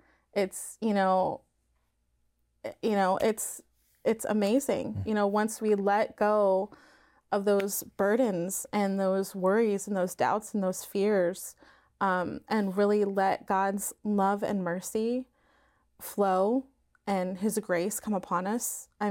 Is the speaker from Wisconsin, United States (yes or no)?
no; Findlay, Ohio, United States; And so, like I said, I grew up in Findlay, Ohio, and I don't know, I feel like there wasn't a lot of youth at the parish.